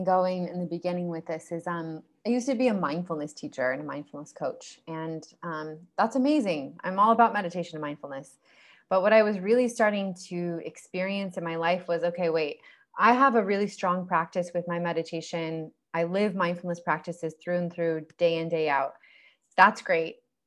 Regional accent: California, United States; now in Indonesia; I am from California. I've been living in Bali for the past several years.

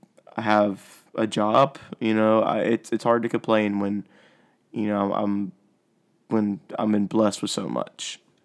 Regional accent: United States; You know, my heart is rooting for America. You know, I'm an American.

